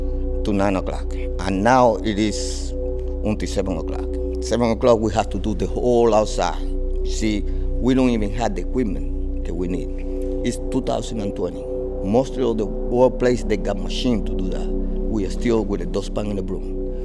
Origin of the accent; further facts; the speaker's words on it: Havana, Cuba; English is a second language; now in United States; I am an immigrant. I am from Havana, Cuba. I live in the, you know, in the communist.